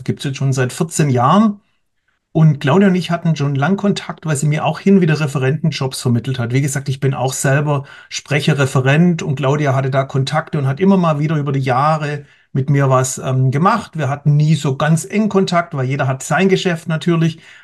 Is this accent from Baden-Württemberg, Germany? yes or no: yes; Stuttgart, Baden-Württemberg, Germany; ich komme aus Stuttgart.